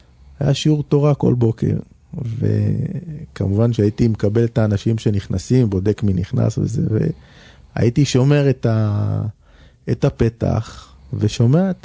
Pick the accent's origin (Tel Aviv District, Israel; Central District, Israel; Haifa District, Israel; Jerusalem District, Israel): Tel Aviv District, Israel; Tel Aviv; גדלתי בתל אביב, אני דור 5 או 6 בארץ.